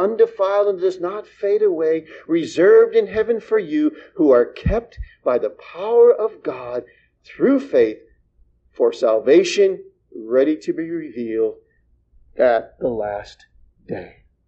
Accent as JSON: {"language": "English", "region": "New England", "country": "United States", "said": "I am from New England, and New Englanders know how to talk very fast, and I can talk very fast."}